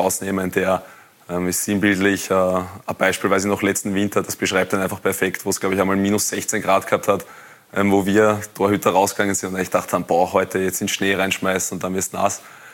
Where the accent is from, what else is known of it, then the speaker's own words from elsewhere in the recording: Lower Austria, Austria; ich komme aus dem Bezirk Wiener Neustadt